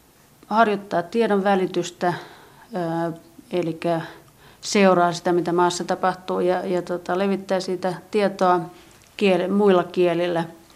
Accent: Helsinki, Uusimaa, Finland; kun mä oon itse helsinkiläinen, niin mun lapsuuden maisemaani väritti huomattavasti nämä tatarikauppiat

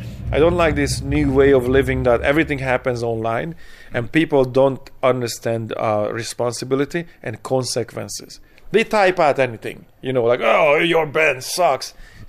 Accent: Hungary; You know, I came from here, you know, basically I grew up in Hungary.

